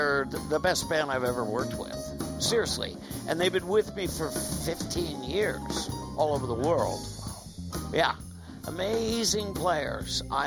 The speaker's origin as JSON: {"language": "English", "region": "New York", "country": "United States", "tie": "born or raised there", "said": "I moved here from New York, where I was born, and both my parents … were in the theater and lived in New York. I was born in New York and raised there until"}